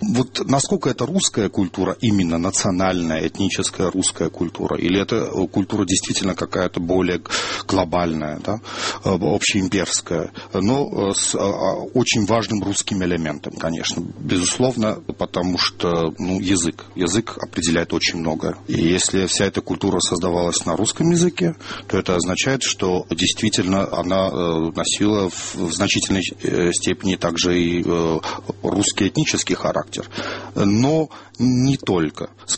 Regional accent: Armenia; все-таки мы, армяне, старались как-то создавать культуру более подходящую

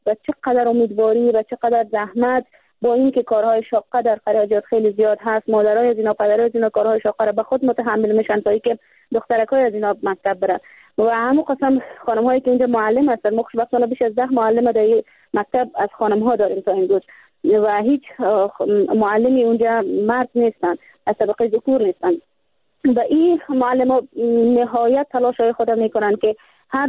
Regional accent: Afghanistan; به ولسوالی این قریه و به ولایت ما و کل افغانستان ما

